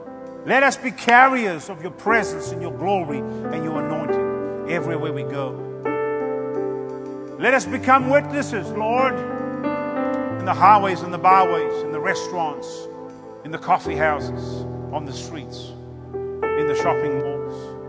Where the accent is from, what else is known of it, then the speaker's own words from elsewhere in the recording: South Africa; now in United States; because I'm from Africa. Tell them there's this albino African here. Tell them that he talks funny. And you've got to come see this guy. Just, you know, we had a pastor back in South Africa, one of our pastors when we were growing up